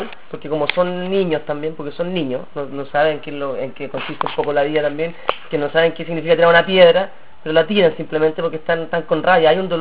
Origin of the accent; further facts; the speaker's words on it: Iquique, Tarapacá, Chile; Yo soy de provincia, vengo de Iquique, me costó mucho llegar aquí